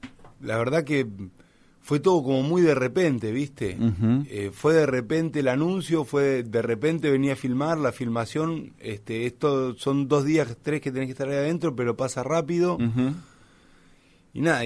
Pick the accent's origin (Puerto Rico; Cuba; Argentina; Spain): Argentina; Dolores, Buenos Aires Province; moved away as an adult; Tenía que venirme, teníamos que emigrar de Dolores, que es una ciudad chica, teníamos que emigrar a un lugar grande